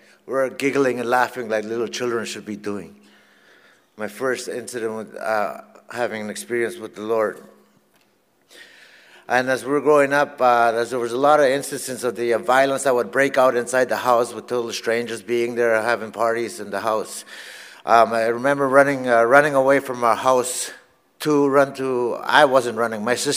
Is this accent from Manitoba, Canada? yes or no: no; Fort Albany, Ontario, Canada; First, I'm going to pray in my language. … I'm from James Bay, Ontario. I'm from a reserve called Fort Albany. It's a reserve about the size of 1,000 people, approximate. That's where I was born.